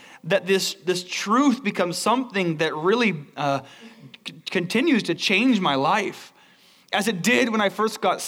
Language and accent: English; United States; I grew up in America and my parents were nominally Christian.